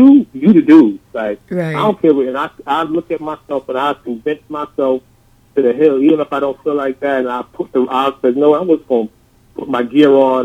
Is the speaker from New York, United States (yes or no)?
yes; New York City, New York, United States; You know, I grew up in Harlem, and I went to the Roosevelt Theater as a kid every Saturday